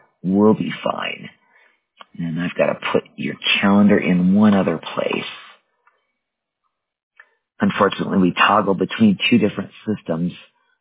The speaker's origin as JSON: {"language": "English", "region": "Wisconsin", "country": "United States", "tie": "born or raised there", "said": "I'm a mountain girl. I was born and raised in Wisconsin, but I knew I was not staying there."}